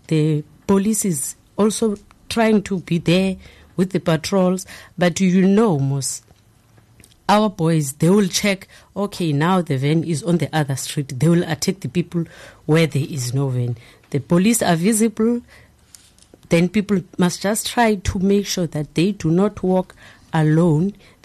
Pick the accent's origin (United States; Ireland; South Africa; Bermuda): South Africa; Eastern Cape; No, I'm not from Western Cape. I'm from Eastern Cape.